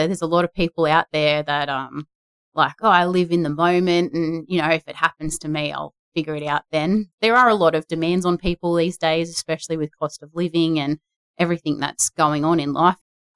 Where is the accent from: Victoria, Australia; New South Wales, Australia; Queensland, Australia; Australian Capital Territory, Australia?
New South Wales, Australia; Bulga; So I'm from the Bulga community, for example.